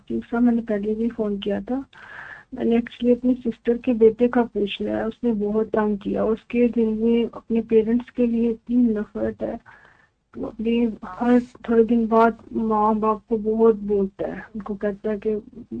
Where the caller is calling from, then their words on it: New York, United States; میں new York سے بول رہی ہوں